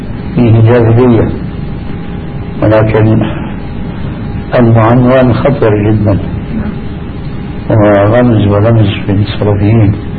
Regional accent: Syria; عندنا في سوريا

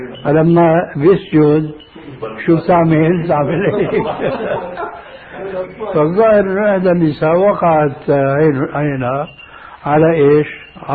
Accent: Syria; كانت إلى عهد قريب عندنا في سوريا للرجال.

